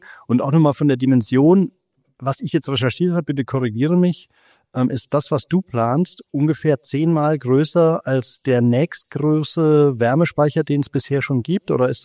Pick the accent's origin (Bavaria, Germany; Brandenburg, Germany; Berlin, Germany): Bavaria, Germany; ich komme aus Mainfranken, da gibt es Muschelkalk und auch jede Menge Steinbrüche